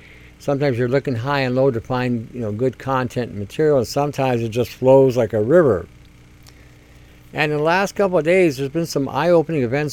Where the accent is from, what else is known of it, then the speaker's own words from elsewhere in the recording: Canada; We are not Chinese. We're Canadian.